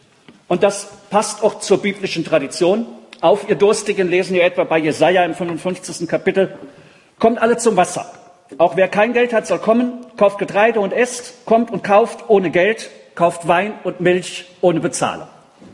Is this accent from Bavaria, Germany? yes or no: no; Bonn, North Rhine-Westphalia, Germany; Ich komme aus Bonn.